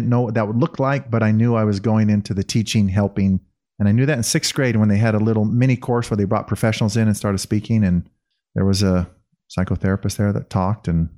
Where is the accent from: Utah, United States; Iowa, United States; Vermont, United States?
Utah, United States; Bountiful; So I was raised in Bountiful, right? Went to Viewmont High there.